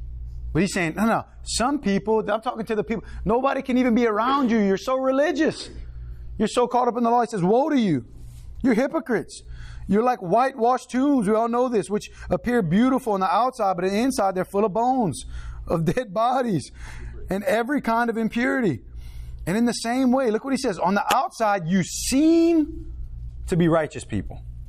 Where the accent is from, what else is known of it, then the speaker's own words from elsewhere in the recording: Cecilia, Louisiana, United States; Like, I'm from Cecilia. The other pastors, they give me a hard time. But I'm like, I ride it. I'm like, I'm the only Cajun one here, bro.